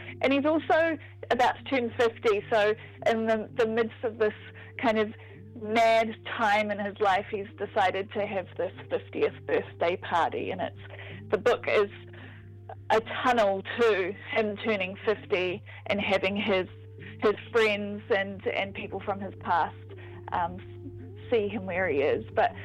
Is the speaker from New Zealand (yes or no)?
yes; Dunedin, Otago, New Zealand; because I grew up in Dunedin